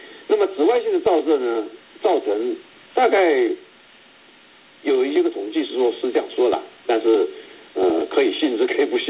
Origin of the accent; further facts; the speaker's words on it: China; 那我们中国人身上